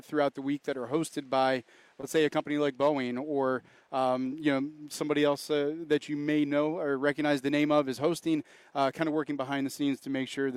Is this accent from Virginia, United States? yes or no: yes; Virginia, United States; I'm originally from Virginia. Went to school in Virginia